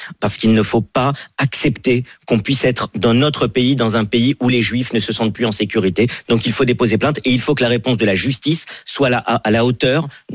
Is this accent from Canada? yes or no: no; France; parce qu'on est des citoyens, nous sommes français